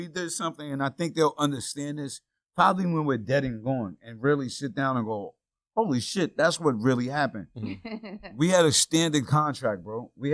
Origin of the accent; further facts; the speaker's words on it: Yonkers, New York, United States; I'm from Yonkers, New York, and made it rapping.